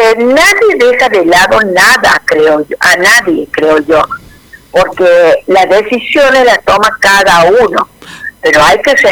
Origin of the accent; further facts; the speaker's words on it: Argentina; Hay miles de cosas para poder representarnos que somos argentinos.